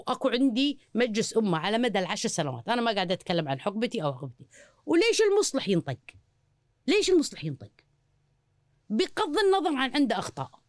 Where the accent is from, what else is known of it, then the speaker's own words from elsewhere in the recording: Kuwait; أنا اللي أقوله إحنا كلنا ككويتيين كل واحد من مكانه لازم نربي على حب الوطن